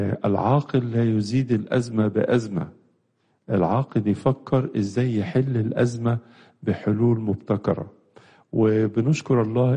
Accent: Egypt; بلادنا مصر

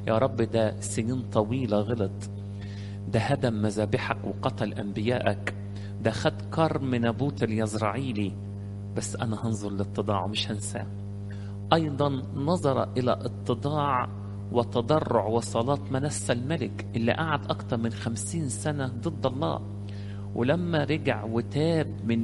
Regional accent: Egypt

